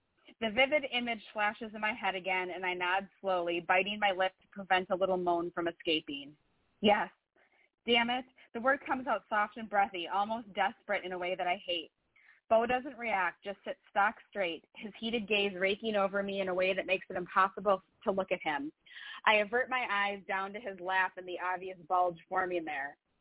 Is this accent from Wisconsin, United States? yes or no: yes; Wisconsin, United States; now in Las Vegas, United States; I'm from Wisconsin, and after living there for 35 years and, like, the negative 35 wind chills